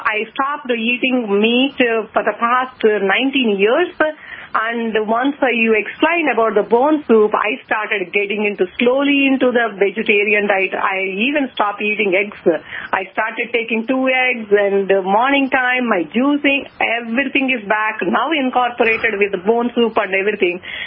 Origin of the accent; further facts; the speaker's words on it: Austin, Texas, United States; No, I am from Austin, Texas.